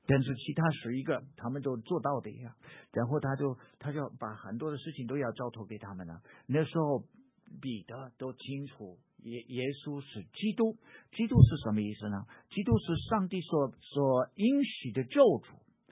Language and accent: Chinese; the North, United States; 我是北方土生土长的，我是美国的北方人